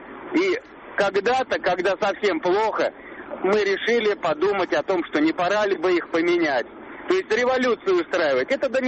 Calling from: Moscow, Russia; Я из Москвы еду на работу.

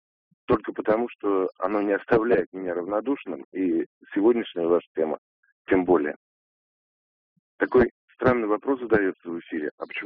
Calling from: Ufa, Bashkortostan, Russia; Я звоню из Уфы

